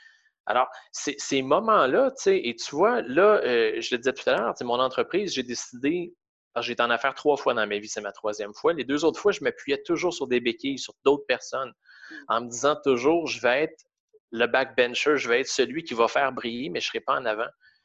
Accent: Longueuil, Quebec, Canada; je viens du ghetto de Longueuil. Je veux dire, je viens d'un endroit où mes parents étaient concierges.

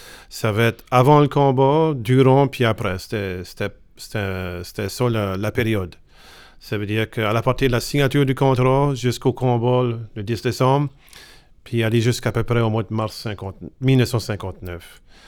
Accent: Richibucto, New Brunswick, Canada; born there; moi je suis né à Richibouctou

